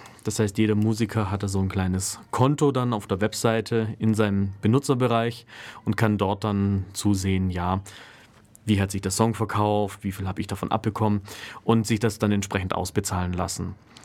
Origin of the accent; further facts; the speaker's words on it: Ulm, Baden-Württemberg, Germany; born there; nur nachdem mein Geburtsort hier in Ulm ist, habe ich gesagt, jetzt fange ich erstmal vor der Haustüre an.